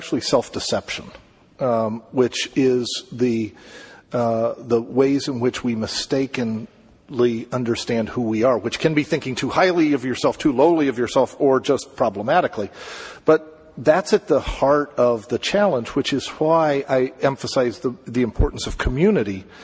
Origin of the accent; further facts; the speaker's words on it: Denver, Colorado, United States; moved away as an adult; I grew up in Denver in the shadow of Coors Brewery. So out there, everybody who went to church drank, but smoking was the sin. And then I moved to North Carolina to go to Duke